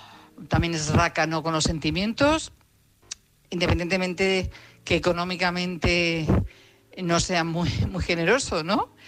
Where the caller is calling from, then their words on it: Madrid, Community of Madrid, Spain; corresponsal de Madrid.